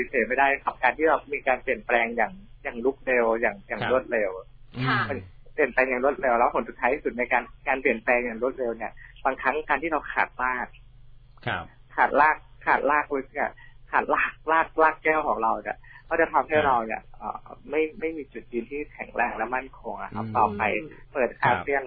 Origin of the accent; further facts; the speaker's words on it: Phetchaburi, Thailand; ผมเนี่ยก็เป็นคนเพชรบุรีนะครับ